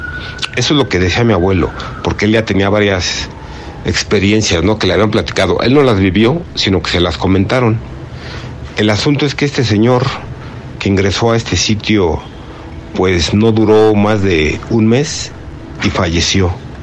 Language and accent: Spanish; Mexico City, Mexico; de Ciudad de México, de estos lugares apartados, ¿no?, de la ciudad, acá muy pegado a Santa Fe